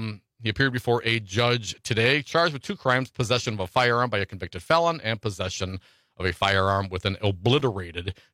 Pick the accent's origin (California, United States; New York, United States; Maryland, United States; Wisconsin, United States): Wisconsin, United States; Appleton; also born or lived in Detroit; You know, I was born in Detroit, grew up in Appleton, Wisconsin, one of the top cities in the country, apparently, according to some new surveys.